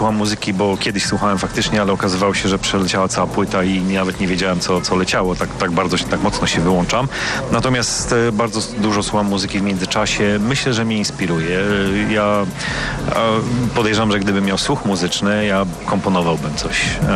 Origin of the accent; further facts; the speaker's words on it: Szczecin, West Pomeranian Voivodeship, Poland; No przede wszystkim jestem szczecinianinem, szczeciniakiem, szczetinerem z urodzenia i wyboru i kocham to miasto.